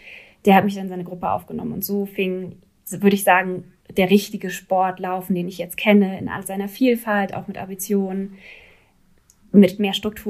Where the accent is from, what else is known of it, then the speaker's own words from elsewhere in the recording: Berlin, Germany; Also ich bin aufgewachsen in der Nähe vom Tierpark und das ist so Ost, auf jeden Fall Ost-Berlin, aber eher so mittig Ost-Berlin. Und dann bin ich immer weiter an den Rand gezogen.